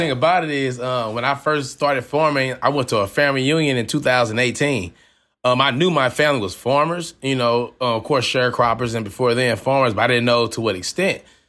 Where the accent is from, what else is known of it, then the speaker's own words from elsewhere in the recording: St. Louis, Missouri, United States; Oh, no, I grew up in St. Louis right here.